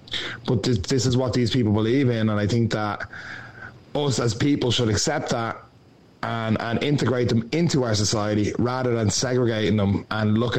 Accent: Ireland; the main thing is that they need to be integrated into Irish society and shown the values of what us as Irish people believe in.

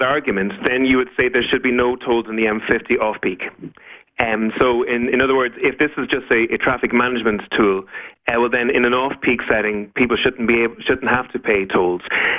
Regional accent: Leinster, Ireland; So I'm from Meath, there's four tolls in my county

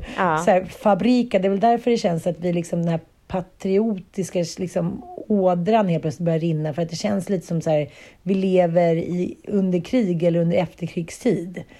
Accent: Sweden; För det var väl senast som vi svenskar kände någon form av patriotism liksom.

